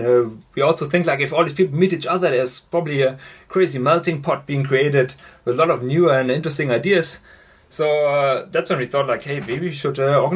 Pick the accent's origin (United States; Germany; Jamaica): Germany; English is a second language; moved away as an adult; now in Netherlands; About myself, I'm from Germany, and I eventually immigrated to the Netherlands to study psychology here. I started studying psychology in Maastricht and then did my master's in Amsterdam.